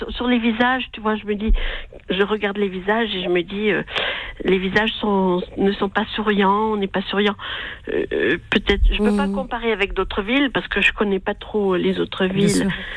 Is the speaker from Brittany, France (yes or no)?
no; Saint-Étienne, Auvergne-Rhône-Alpes, France; Là, je suis originaire de Saint-Étienne.